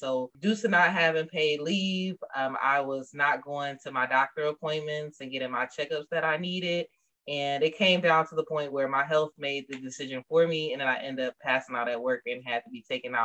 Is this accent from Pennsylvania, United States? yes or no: no; Inkster, Michigan, United States; I'm from Inkster, Michigan.